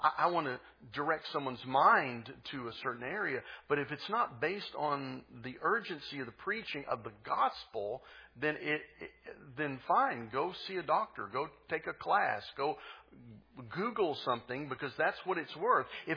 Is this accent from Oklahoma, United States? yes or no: yes; Oklahoma, United States; Well, folks, I'm from Oklahoma. And sometimes I sound like I'm from Oklahoma.